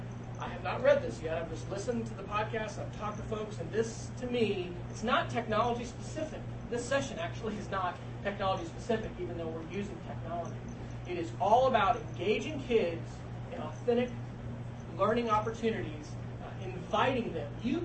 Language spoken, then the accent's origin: English; Kansas, United States; now in Texas, United States; I come from Texas. I'm actually a Kansan, so I'm really excited to be here in Kansas because my family still lives in Manhattan. I grew up here, but I've lived in Texas now for 13 years.